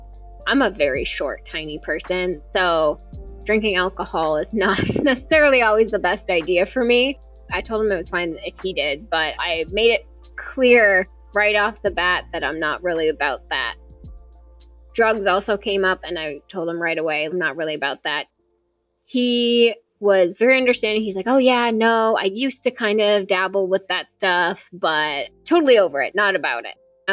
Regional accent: New Jersey, United States; He was very sweet, very kind of Casanova, had that Southern charm, and I grew up in Jersey

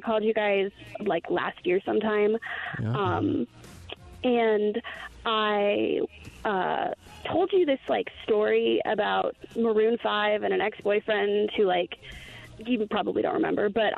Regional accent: Englewood, Colorado, United States; I'm from Inglewood. I'm from here.

